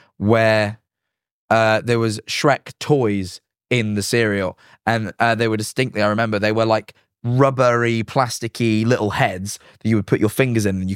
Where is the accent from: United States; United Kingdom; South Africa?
United Kingdom; Mansfield Woodhouse, East Midlands; born there; I was born in a house in Mansfield Woodhouse. Big up Babby Woodhouse. I was born in Woodhouse. And we had a house there.